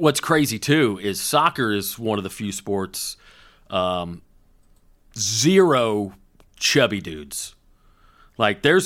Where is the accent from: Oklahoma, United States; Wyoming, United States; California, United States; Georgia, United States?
Georgia, United States; Woodstock; I was in the newspaper every week. They would cover Little League soccer in my hometown.